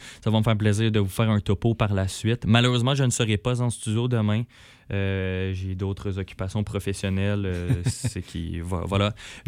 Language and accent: French; Quebec, Canada; je veux dire, on vient de l'Estrie.